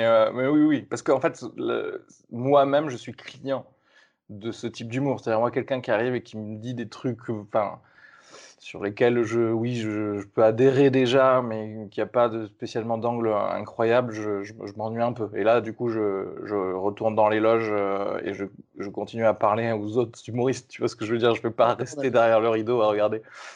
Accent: Toulouse, Occitanie, France; je viens de Toulouse, bon, c'est vrai qu'il y a un petit peu, il y a 2-3 heures de route.

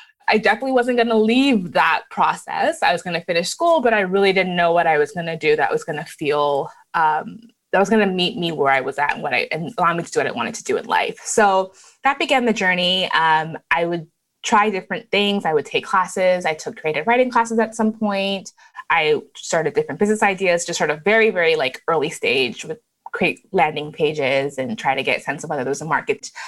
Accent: Canada; also born or lived in Lagos, Nigeria; So I was born in Nigeria in Lagos and left when I was pretty young. We moved to Canada. And while in Canada, we moved around to different cities.

